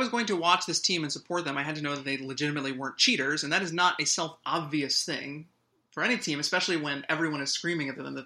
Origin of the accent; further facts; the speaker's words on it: Illinois, United States; So I grew up in Illinois, and oddly, for no reason, my entire family are Dolphins fans.